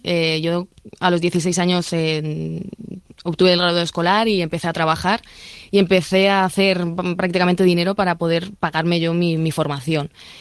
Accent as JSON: {"language": "Spanish", "town": "Madrid", "region": "Community of Madrid", "country": "Spain", "tie": "born there", "said": "soy una mujer española, he nacido en La Paz, en Madrid, mis padres se conocieron aquí en España por separado, pero agradezco mucho tener esta doble cultura"}